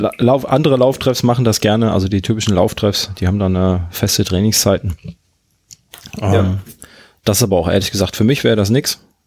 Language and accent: German; Karlsruhe, Baden-Württemberg, Germany; Ja, als Karlsruher ist alles Schwaben, was auf der Seite ist.